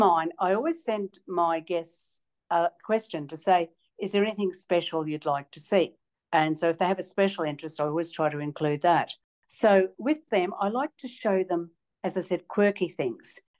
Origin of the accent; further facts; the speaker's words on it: Brisbane, Queensland, Australia; because I was born and bred in Brisbane, right back to when I was a child